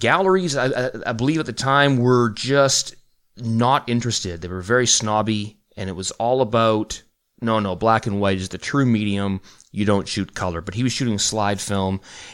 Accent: Vancouver, British Columbia, Canada; now in Stuttgart, Germany; I knew who Fred Herzog was, and I'm from Vancouver, but currently now living near Stuttgart, Germany.

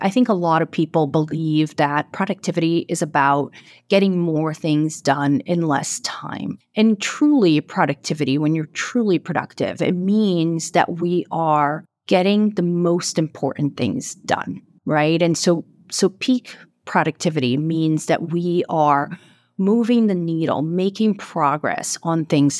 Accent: Brazil; moved away as an adult; I am originally from Brazil. Like I said, my whole family's there. I came here a couple of years into college. I got a scholarship and came, ended up staying

